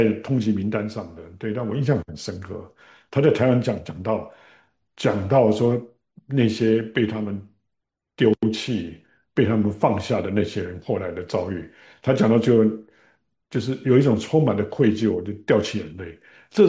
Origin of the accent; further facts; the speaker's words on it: China; 第二个部分是我作为一个中国人的，那就进入一个更深的思考